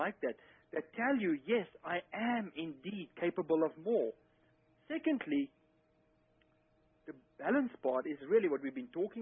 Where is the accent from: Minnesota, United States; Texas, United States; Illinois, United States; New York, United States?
Texas, United States; accent: West Texas; if you understood my West Texas accent correctly